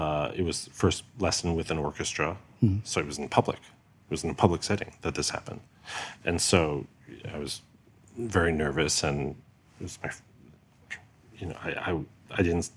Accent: United States; And I know that there's some sense of feeling that there's something to prove as an American musician.

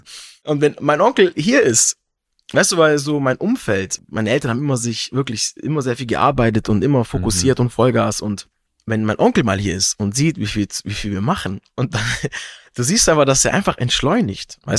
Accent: Baden-Württemberg, Germany; Ich habe die Erziehung von Mama und Papa genossen und ich bin hier groß geworden. Fühle mich hier total wohl, auch in meiner Heimat, in meinem Zuhause, im Schwabenländle. Ich bin echt gerne im Schwabenland.

